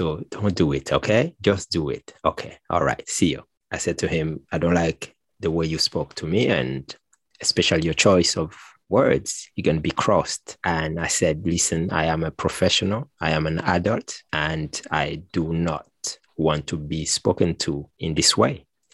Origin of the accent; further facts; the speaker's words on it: Martinique; moved away; When I first came here, I was fresh from Martinique. And, you know, there's something back home that we are very proud of is our voice.